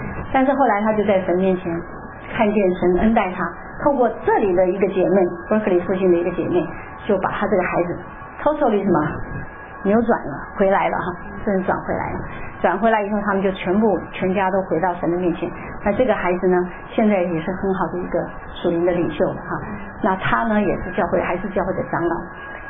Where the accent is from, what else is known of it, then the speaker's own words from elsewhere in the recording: China; 因为我们毕竟是成长在传统的中国文化里面啊，来到这里有很多要调试，有很多都要适应